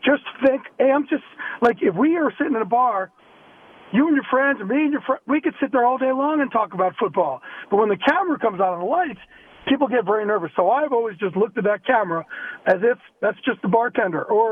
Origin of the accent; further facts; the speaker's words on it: New Jersey, United States; I'm from Jersey, and it's just how I talk.